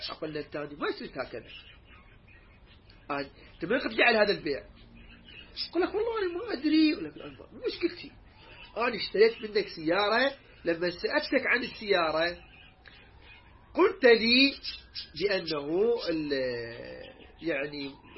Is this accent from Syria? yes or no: no; Iraq; عندنا في العراق